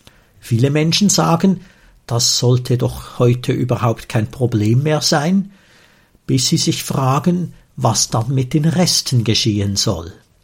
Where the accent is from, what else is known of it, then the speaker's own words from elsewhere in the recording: Switzerland; Manchmal stimmt das auch, bei uns in der Schweiz.